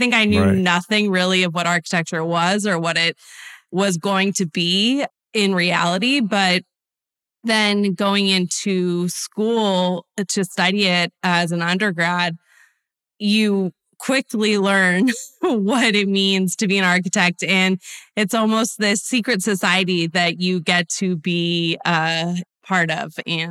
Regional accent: California, United States; we were both born and bred in Southern California.

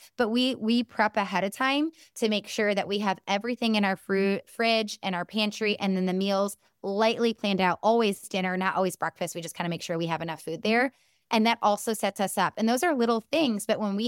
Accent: Chicago, Illinois, United States; I'm from Chicago, so we do.

